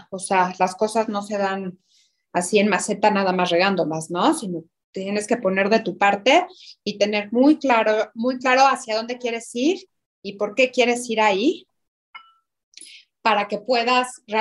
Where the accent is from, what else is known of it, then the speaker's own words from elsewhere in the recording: Mexico; que soy mujer, que soy mexicana, que no estudié para chef